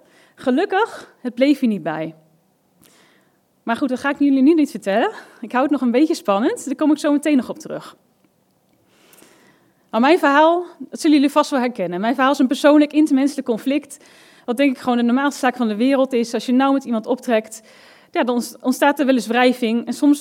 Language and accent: Dutch; Harderwijk, Gelderland, Netherlands; now in Apeldoorn, Netherlands; We komen uit het mooie Apeldoorn. Daar wonen we sinds ons trouwen, bijna 6 jaar geleden. En ik ben opgegroeid en geboren in Harderwijk, in de christengemeente Savanja.